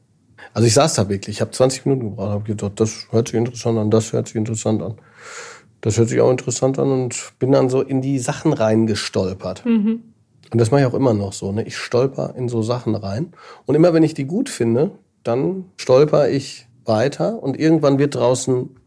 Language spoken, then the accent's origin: German; Offenburg, Baden-Württemberg, Germany; Ich komme jetzt aus Offenburg. Nicht zu verwechseln mit Offenbach. Offenburg ist das Schöne.